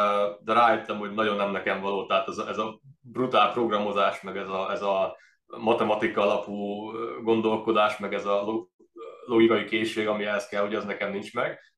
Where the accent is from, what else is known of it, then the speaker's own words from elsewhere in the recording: Zalaegerszeg, Zala, Hungary; Én zalaegerszegi vagyok ugye alapvetően, és el is helyezkedtem